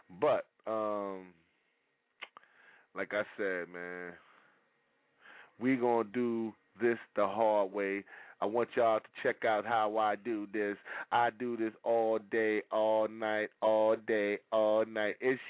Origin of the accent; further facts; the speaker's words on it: Boston, Massachusetts, United States; and then I'm from Boston straight up.